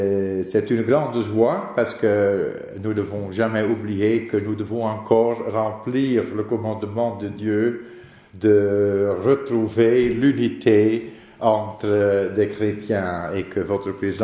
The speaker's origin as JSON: {"language": "French", "region": "Flanders", "country": "Belgium", "said": "Et je dois avouer cela malgré le fait que je suis flamand."}